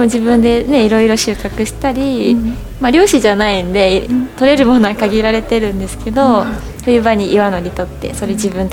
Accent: Tamba-Sasayama, Hyogo, Japan; 私は兵庫県の丹波篠山っていう、それこそまた山の中で

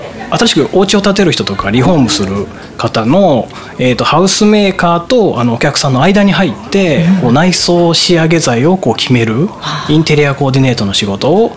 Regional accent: Matsue, Shimane, Japan; also born or lived in Unnan; now in Izumo, Japan; 雲南市生まれ松江育ち出雲在住という

